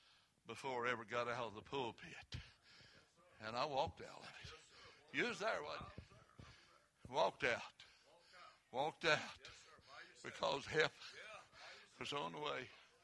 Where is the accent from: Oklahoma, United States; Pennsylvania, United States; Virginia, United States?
Virginia, United States; Richlands; And he's from Grundy, and I'm from Richlands.